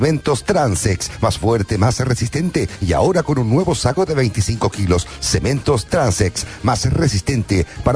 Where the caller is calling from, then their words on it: Lampa, Santiago Metropolitan Region, Chile; de Lampa.